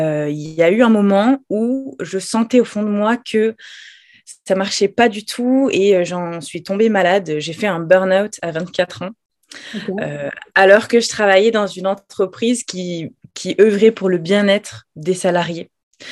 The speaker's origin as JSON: {"language": "French", "town": "Toulouse", "region": "Occitanie", "country": "France", "said": "à la base, je suis toulousaine et j'ai fait des études de commerce"}